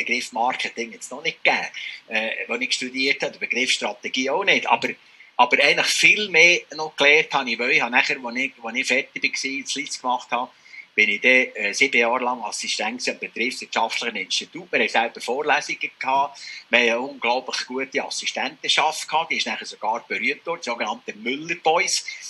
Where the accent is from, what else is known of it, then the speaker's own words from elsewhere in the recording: Solothurn, Switzerland; Aber das Heimgefühl habe ich, wenn ich den Solothurn durchlaufe. Da kommen auch die Erinnerungen führen. Das ist meine Heimat.